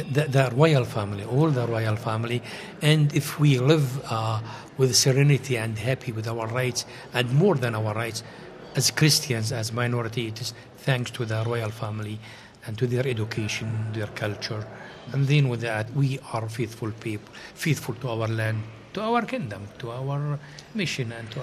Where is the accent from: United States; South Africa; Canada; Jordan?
Jordan; Madaba, Madaba Governorate; I am from Madaba. Mount Nebo is just 6 kilometers far away from home.